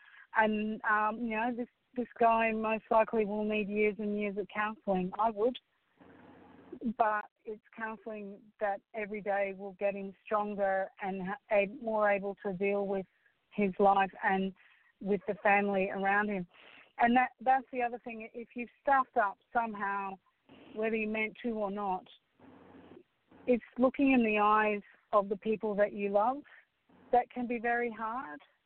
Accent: Scotland, United Kingdom; As a Scot, that is something that we learned as Scots a long time ago, because we were persecuted by the English for so many centuries.

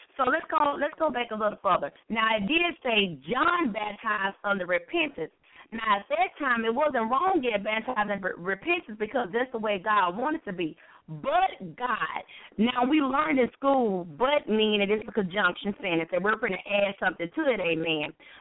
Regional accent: the South, United States; So I do talk fast because I am from the South

